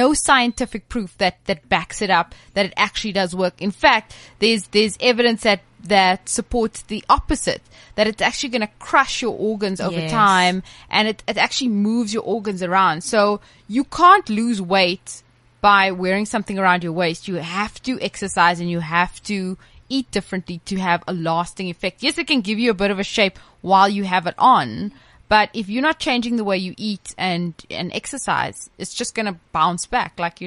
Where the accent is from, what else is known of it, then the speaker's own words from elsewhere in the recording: Cape Town, Western Cape, South Africa; And especially where I'm from Cape Town, completely European.